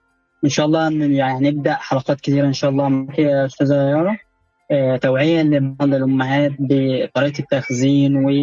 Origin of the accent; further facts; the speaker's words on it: Egypt; يعني هتكلم عن نقطة مهمة جداً في عندنا في مصر